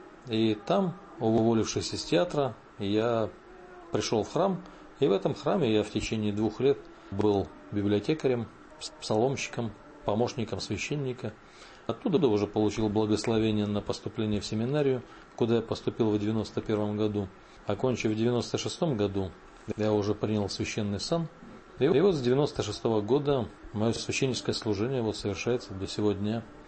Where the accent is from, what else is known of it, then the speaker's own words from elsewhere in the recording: Krasnoyarsk Krai, Russia; born there; Родился я в Сибири, в Красноярском крае, недалеко от Красноярска